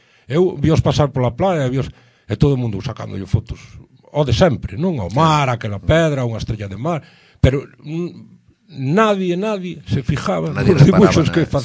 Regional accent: Corme, Galicia, Spain; Eu é que veño do concello de Ponteceso, en Corme, e ali temos 99 kilómetros cuadrados, pero seremos 5.000 personas

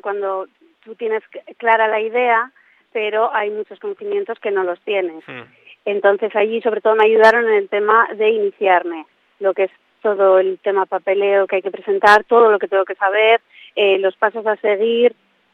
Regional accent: Basque Country, Spain; Mi familia también tiene pizzerías, yo soy del País Vasco y tienen allí.

